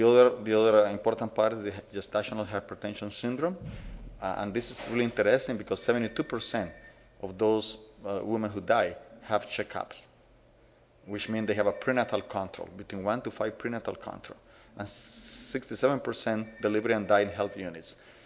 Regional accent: Nicaragua; English is a second language; I'm from Nicaragua.

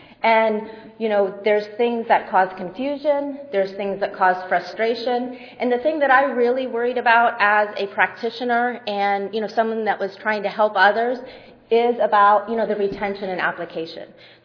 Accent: Ohio, United States; My husband came with me for the first part of the trip, and he had an early morning flight, and we're from Ohio

